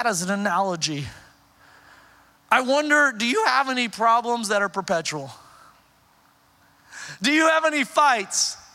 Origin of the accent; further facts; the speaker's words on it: Oklahoma, United States; Man, I'm from Oklahoma. And when I went to seminary East Texas.